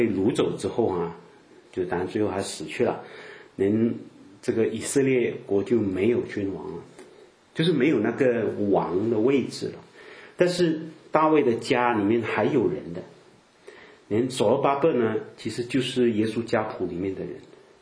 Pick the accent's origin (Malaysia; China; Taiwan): Malaysia; 我是马来西亚的哪里哪里哪里